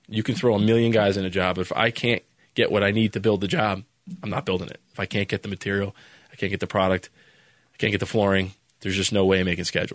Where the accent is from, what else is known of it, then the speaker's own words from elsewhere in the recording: New Jersey, United States; So I came from New Jersey, which was a primarily union work, to go down to Florida